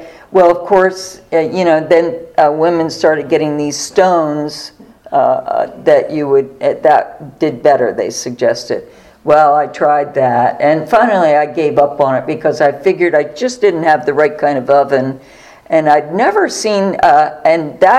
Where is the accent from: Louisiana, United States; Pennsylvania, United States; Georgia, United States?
Pennsylvania, United States; West Chester; I was raised in Westchester, Pennsylvania, and there was an Italian bread bakery there. We had quite a large population of Italians in that community